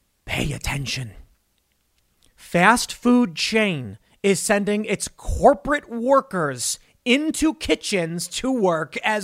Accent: Chicago, Illinois, United States; I'm from Chicago.

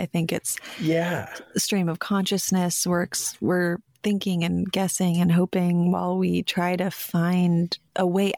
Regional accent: West Coast, United States; I was so anti-logging for so long because I grew up on the West Coast

